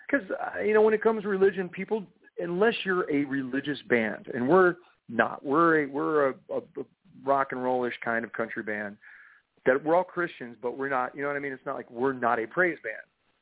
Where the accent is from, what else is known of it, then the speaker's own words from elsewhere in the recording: Florida, United States; born there; also born or lived in England / Connecticut / Kansas / North Carolina; now in Nashville, United States; Well, I'd say I was born in Florida, and I moved to England, went to Connecticut, Kansas, North Carolina, Florida, out to Los Angeles. And I live in Nashville.